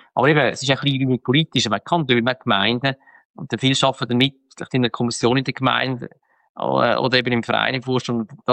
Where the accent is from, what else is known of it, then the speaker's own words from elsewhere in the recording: Switzerland; Ich bin Schweizer